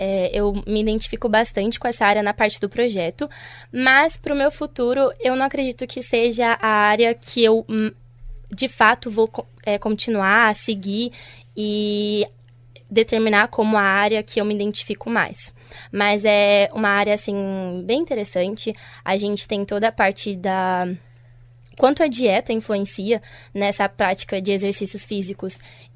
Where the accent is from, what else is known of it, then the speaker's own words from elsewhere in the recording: Taubaté, São Paulo, Brazil; moved away as an adult; now in Londrina, Brazil; tenho 22 anos, não sou de Londrina também, eu vim bem de longe, do interior de São Paulo, chama Taubaté, minha cidade.